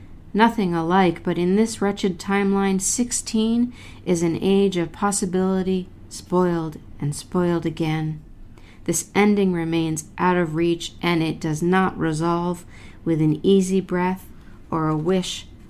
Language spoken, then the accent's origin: English; Jersey City, New Jersey, United States; I am a poet from Jersey City, New Jersey, in the United States. We're right across the river from Manhattan, from New York City.